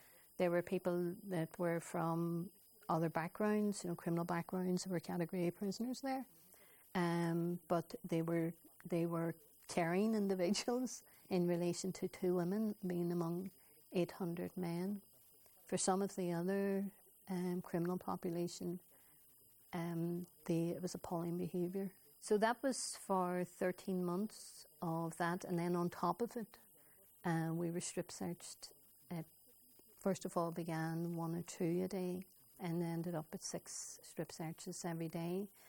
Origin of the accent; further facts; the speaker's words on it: Derry, Northern Ireland, United Kingdom; I would describe it as a child of the Battle of the Bogside.